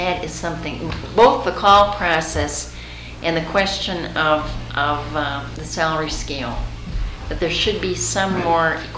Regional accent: Michigan, United States; now in Wisconsin, United States; I'm in Wisconsin, I'm from Michigan, and we have a scale.

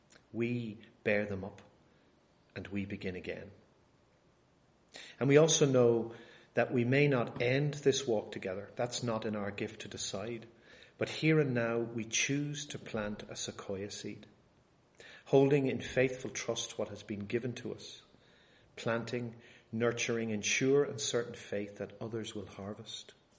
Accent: Bangor, Northern Ireland, United Kingdom; now in United States; we actually have some of them in my hometown back in Bangor in Northern Ireland.

